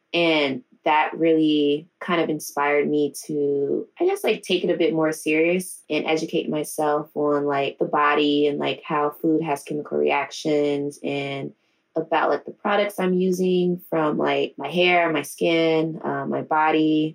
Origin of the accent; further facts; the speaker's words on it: Richmond, Virginia, United States; We do a lot of oysters in Virginia as well, because that's what we're k